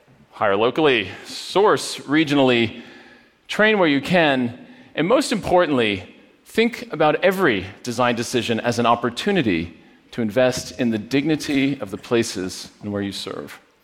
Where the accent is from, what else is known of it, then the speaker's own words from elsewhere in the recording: Poughkeepsie, New York, United States; And even in Poughkeepsie, my hometown, we thought about old industrial infrastructure.